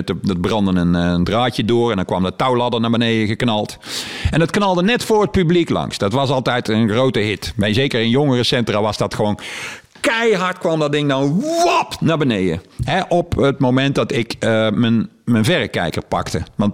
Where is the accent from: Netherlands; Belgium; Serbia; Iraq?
Netherlands; Heeswijk, North Brabant; Vooral hier uit de buurt, want ik kom hier uit Heeswijk.